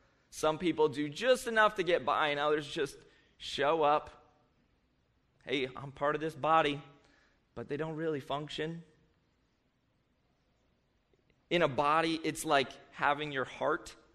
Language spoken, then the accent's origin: English; United States; you need to know, I grew up in Perry County, so no one wears helmets, and every four-wheeler has a gun rack.